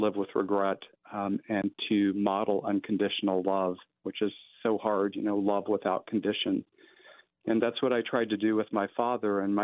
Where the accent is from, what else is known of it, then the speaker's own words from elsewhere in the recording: the Ozarks, United States; I was born and raised in the Ozarks in the 60s and 70s, and, you know, it was not an easy time for me